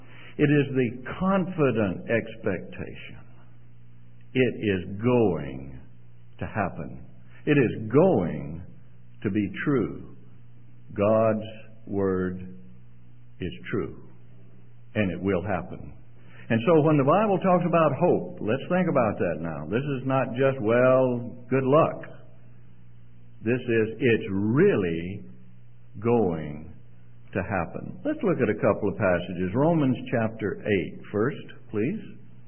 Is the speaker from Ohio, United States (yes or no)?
no; Mississippi, United States; I was born and raised in Mississippi, so the accent is not going to be Canadian.